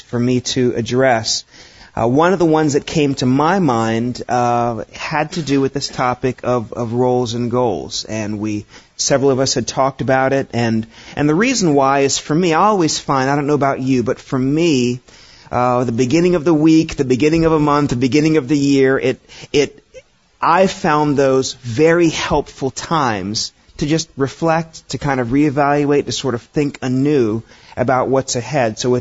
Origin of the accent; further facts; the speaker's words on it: Florida, United States; for those of you who may not know me very well, I grew up in Florida.